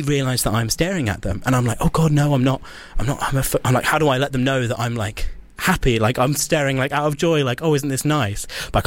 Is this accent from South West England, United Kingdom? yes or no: yes; South West England, United Kingdom; I come from the West Country. There's not a lot of, openly gay people are walking around the West Country as they are in London.